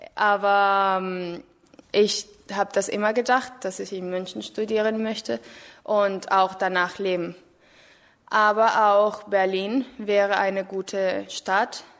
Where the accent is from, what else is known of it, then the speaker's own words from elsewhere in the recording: Caracas, Capital District, Venezuela; German is a second language; Ich komme aus Caracas, Venezuela. Das liegt im Norden Südamerikas, für diejenigen, die das nicht wissen. Ich bin 16 Jahre alt